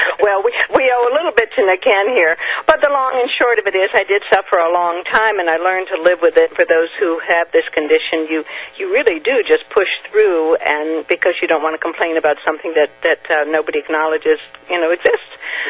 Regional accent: Texas, United States; And I grew up in Texas.

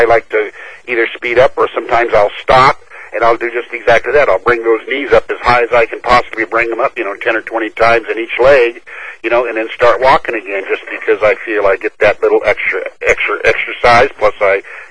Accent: Olympia, Washington, United States; There's Judy from Texas, and I'm from Olympia, and Onita from Kansas.

